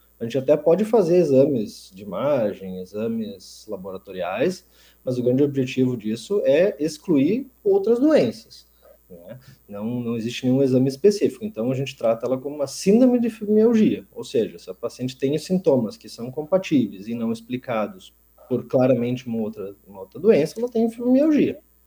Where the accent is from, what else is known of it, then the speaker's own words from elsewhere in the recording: Três Passos, Rio Grande do Sul, Brazil; moved away as an adult; now in Blumenau, Brazil; Me mudei esse ano e eu sou de Três Passos, lá das missões lá do Rio Grande do Sul, perto do Oeste Catarinense, inclusive.